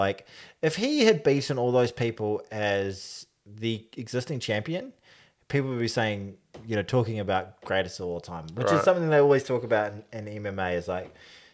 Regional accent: New Zealand; as a New Zealander.

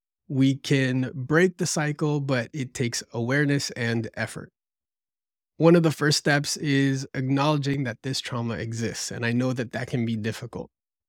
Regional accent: United States; As a Filipino-American born in the U.S., I grew up navigating a unique blend of cultures.

